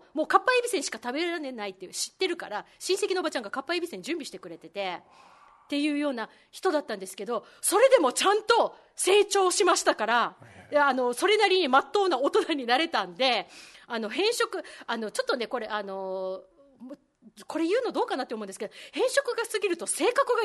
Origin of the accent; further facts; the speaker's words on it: Kyushu, Japan; 私あの育ったところが九州だったんで、まあ、九州もそう